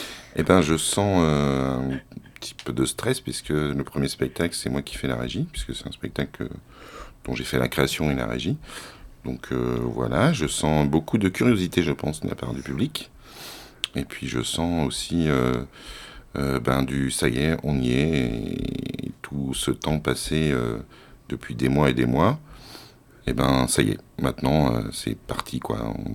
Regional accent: Nevers, Bourgogne-Franche-Comté, France; parce que moi je suis de Nevers

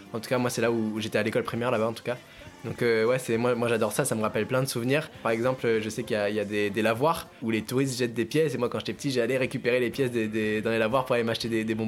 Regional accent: Saint-Émilion, Nouvelle-Aquitaine, France; Je vous emmènerais à Saint-Émilion, parce que c'est là où j'ai grandi

